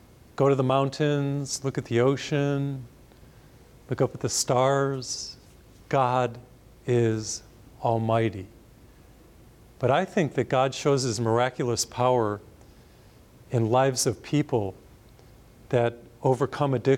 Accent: Massachusetts, United States; I come from Massachusetts, grew up in Massachusetts.

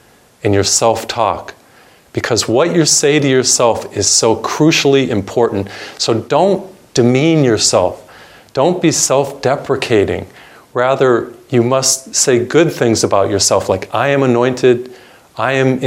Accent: Massachusetts, United States; And he was from Massachusetts. I'm from Massachusetts, so I kind of like him.

